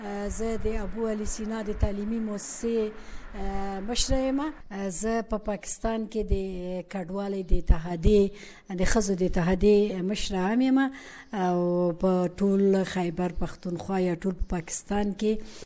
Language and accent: Pashto; Kabul, Afghanistan; now in Pakistan; زه په 1991 کې د افغانستان نه مهاجر شو راغلنو. دلته زه په کبابیانو کمپ کې اوسېدلم تقریبا موږ څلور کاله هلته اوسېدلو.